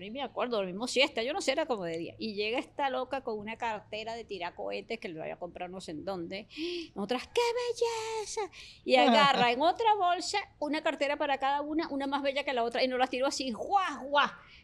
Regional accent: Caracas, Capital District, Venezuela; born there; yo nací en Caracas

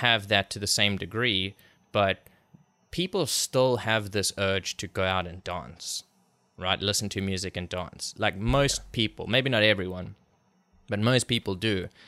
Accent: South Africa; because I grew up in South Africa

